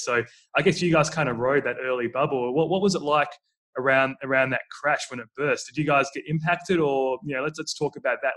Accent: Australia; like obviously me being Australian, I see it and I pronounce it in the way that I think.

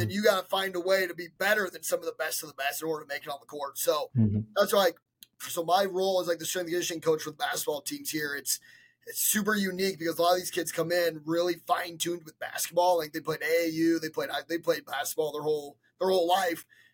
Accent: Memphis, Tennessee, United States; So I came up here from Memphis, Tennessee, a high school down in Memphis where basketball was like live or die basketball down in Memphis.

